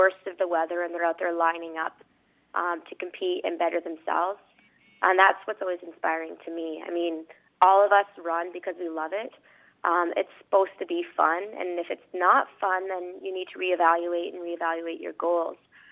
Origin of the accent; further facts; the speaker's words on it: Canada; because I'm Canadian, I don't really get to join in many of them.